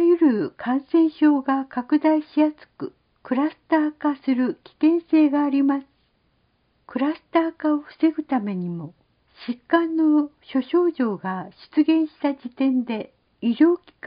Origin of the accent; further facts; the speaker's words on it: Tsu, Mie, Japan; 私は津市の出身で、